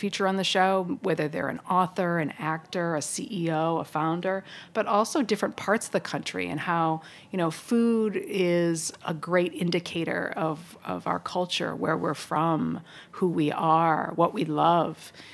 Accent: East Coast, United States; growing up on the East Coast, I hate to say it, but that's how a lot of meals are.

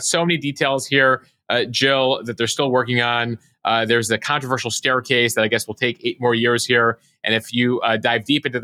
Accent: Chicago, Illinois, United States; if you're ever in Chicago, I'll do a pitch for my hometown where we take architecture very seriously

